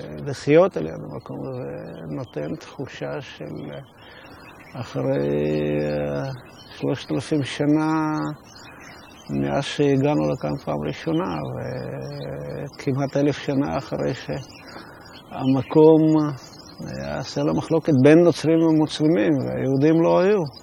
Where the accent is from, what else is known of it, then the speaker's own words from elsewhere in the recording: Moscow, Russia; ילד יהודי שנולד במוסקווה, במרכז העיר.